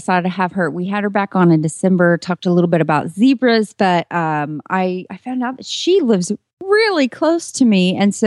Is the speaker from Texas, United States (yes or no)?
yes; Kemp, Texas, United States; from Kemp, Texas.